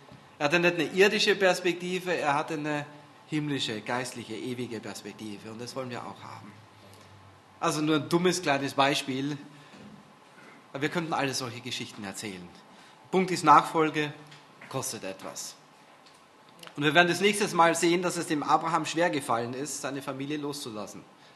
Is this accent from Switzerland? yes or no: no; Vienna, Austria; accent: Viennese; now in Germany; Und wenn wir nach Hause kommen, nach Österreich, haben wir alle einen deutschen Akzent.